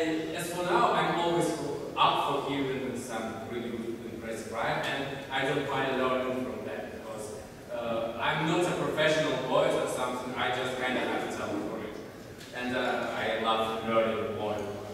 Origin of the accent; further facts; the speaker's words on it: Russia; moved away; You see, as I mentioned before, I come here from Russia. And Russian dub of My Little Pony is one of the worst in the world.